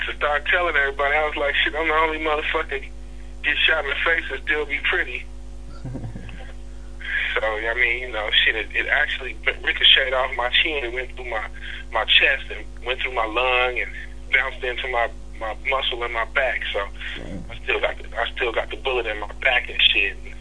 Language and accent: English; Hayward, California, United States; because I'm from Hayward, you know what I'm saying?